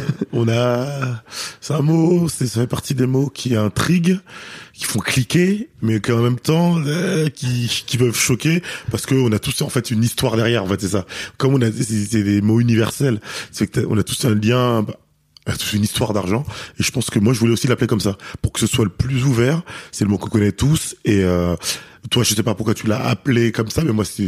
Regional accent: Paris, Île-de-France, France; donc moi, déjà, je suis parisien, donc c'est là où je suis

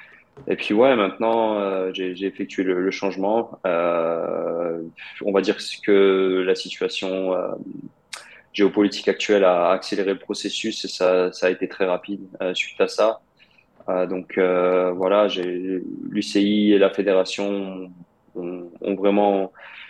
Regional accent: France; j'ai grandi en France, j'ai jamais vécu en Russie. Oui, mais on va dire mes racines sont russes, mes parents sont russes, mais pour moi, la maison, c'est en France.

